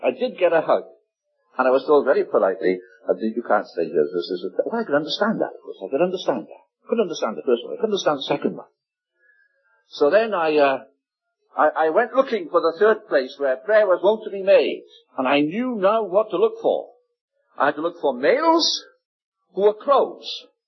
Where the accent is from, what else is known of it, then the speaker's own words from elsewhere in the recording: Wales, United Kingdom; And I'm from Wales, the land of song, and they didn't give me an addition.